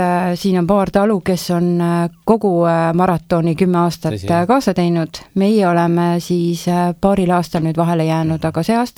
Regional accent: Saare County, Estonia; me oleme ju saarlased

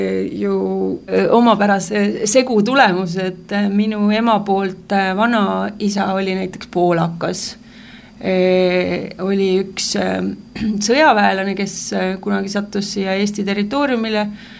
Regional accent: Saare County, Estonia

